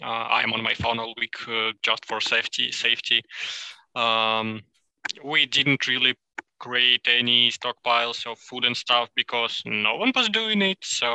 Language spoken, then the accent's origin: English; Ukraine; English is a second language; We've never been treated differently because we are from Ukraine.